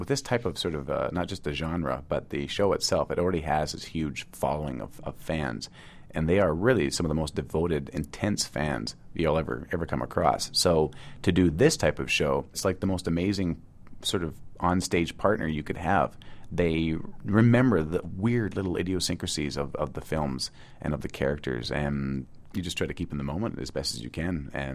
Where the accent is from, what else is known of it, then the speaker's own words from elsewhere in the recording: Canada; I'm from Canada.